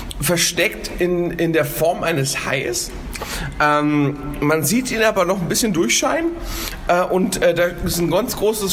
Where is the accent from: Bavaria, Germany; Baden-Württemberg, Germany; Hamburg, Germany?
Hamburg, Germany; now in Cologne, Germany; ich als Hamburger